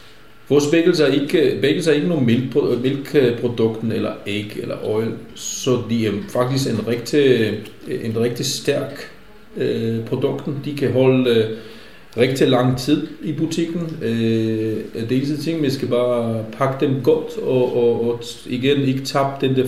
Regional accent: Israel; Danish is a second language; jeg kommer fra Israel

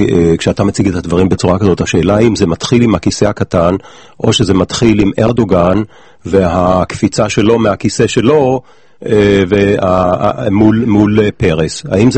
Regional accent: Jerusalem, Jerusalem District, Israel; אני מירושלים

